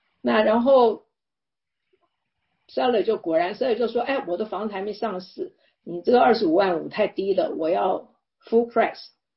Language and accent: Chinese; Taiwan; 他说对啊，我是台湾来的，我说我也是，